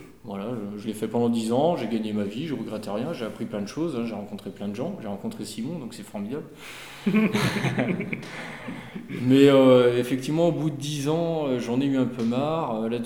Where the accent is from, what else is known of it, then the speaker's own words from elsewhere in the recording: Brittany, France; D'ici, je suis originaire plutôt du sud de Rennes, du sud de l'Ille-et-Vilaine.